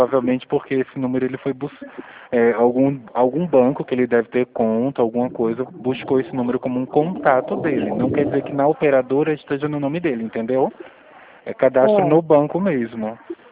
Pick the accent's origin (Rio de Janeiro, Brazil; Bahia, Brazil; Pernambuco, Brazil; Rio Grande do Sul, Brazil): Pernambuco, Brazil; now in São Paulo, Brazil; Primeiro que eu moro em outro estado, eu sou de Pernambuco, né? Mas moro aqui em São Paulo.